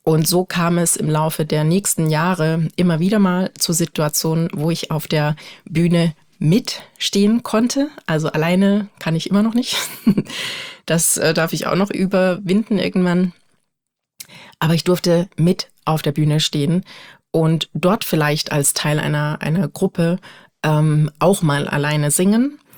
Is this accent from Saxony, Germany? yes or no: yes; Dresden, Saxony, Germany; Ich komme ursprünglich aus Dresden.